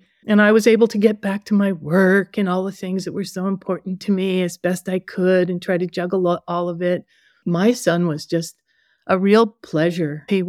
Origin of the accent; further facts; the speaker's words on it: California, United States; she's from Wyoming and I'm from California.